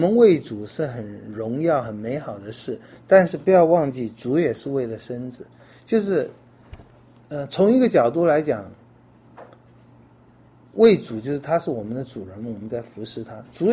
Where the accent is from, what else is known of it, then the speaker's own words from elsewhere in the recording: China; 名誉就是我们中国人最爱的面子